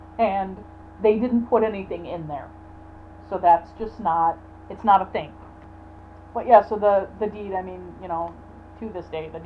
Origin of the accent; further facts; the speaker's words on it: Canada; now in United States; I'm not originally from Wisconsin, I'm from Canada